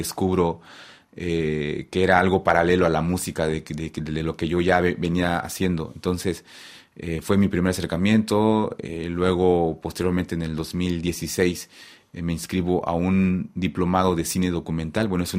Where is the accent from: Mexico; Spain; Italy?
Mexico; first language Tzotzil; Spanish is a second language; nos enseñan a escribir nuestra lengua materna, ¿no? En este caso, el tzotzil.